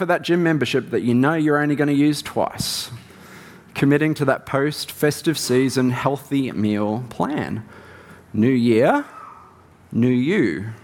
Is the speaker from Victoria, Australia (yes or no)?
yes; Kyabram, Victoria, Australia; also born or lived in New Zealand; So I was born in country Victoria, a little town called Kyabram, about 6,000 people and 20,000 cows.